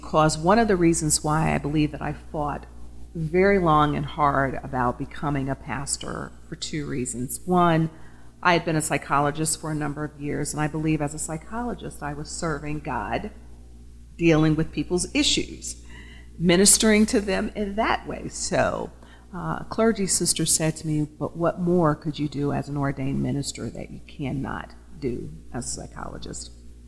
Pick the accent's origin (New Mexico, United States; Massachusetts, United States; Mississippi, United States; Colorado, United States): Mississippi, United States; Waterford; Well, actually, I grew up in a town called Waterford, Mississippi, which most people probably have not heard of. But I grew up in a predominantly black community, but I also went to integrated sc